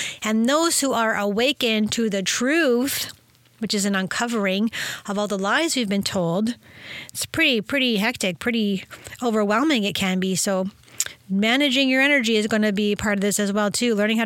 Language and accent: English; Canada; I'm from Canada.